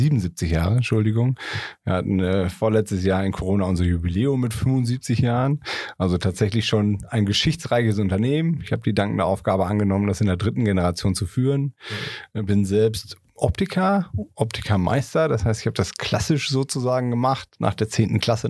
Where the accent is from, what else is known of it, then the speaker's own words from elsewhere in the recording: Neheim, North Rhine-Westphalia, Germany; Ich selbst komme auch aus Neheim, also aus dem Sauerland. Nicht ganz so weit weg von hier.